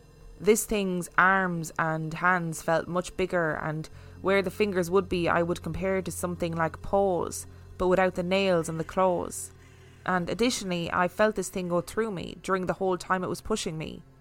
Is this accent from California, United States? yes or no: yes; San Francisco, California, United States; I grew up in San Francisco. And after I graduated high school, I decided to move to a small town where my dad's family lives.